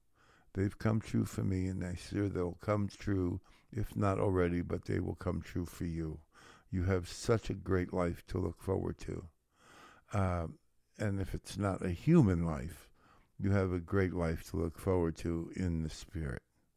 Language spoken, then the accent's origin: English; The Bronx, New York, United States; Of course, I grew up in New York, so I think in the Bronx, and I think my immune system got pretty strong.